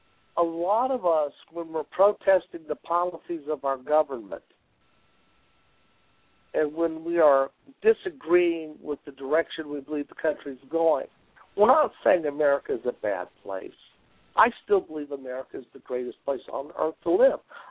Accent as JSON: {"language": "English", "region": "Illinois", "country": "United States", "tie": "born there", "lives_now": "Alabama, United States", "said": "Well, I'm a teacher in Alabama, and I have Southern. I was born in Illinois, but I have Southern roots."}